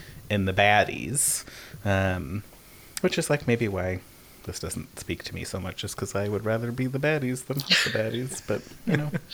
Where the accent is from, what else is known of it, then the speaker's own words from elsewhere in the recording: Canada; because like, I'm a Canadian, and so it comes up a lot.